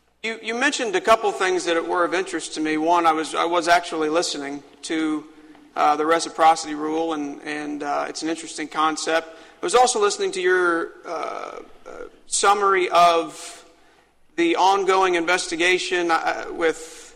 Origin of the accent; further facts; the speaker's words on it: Columbia, Missouri, United States; also born or lived in Joplin; I'm from Boone, Columbia. I was born in Joplin.